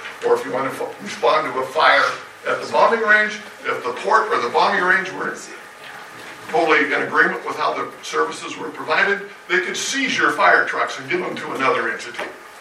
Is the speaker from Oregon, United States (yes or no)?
yes; Heppner, Oregon, United States; from Heppner.